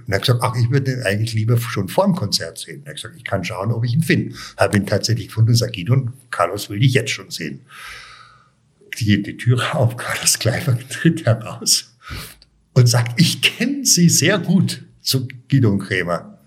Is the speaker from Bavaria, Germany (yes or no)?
yes; Munich, Bavaria, Germany; ich bin ja in München aufgewachsen